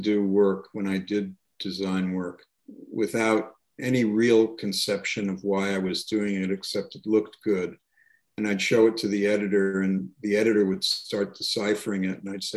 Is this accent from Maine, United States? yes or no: no; New York, United States; I speak with no R's because I'm from New York.